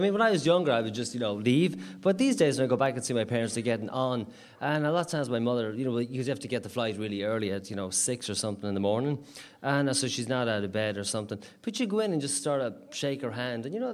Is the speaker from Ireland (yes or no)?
yes; Limerick, Munster, Ireland; I also know that growing up around Limerick, there was a conscious effort on the part of the communities to actually have writing prizes for young kids.